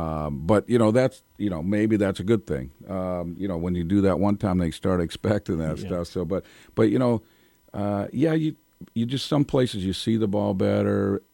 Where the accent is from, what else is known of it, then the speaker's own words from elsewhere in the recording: Los Angeles, California, United States; could have played first base for the Dodgers, my hometown team and all that kind of stuff.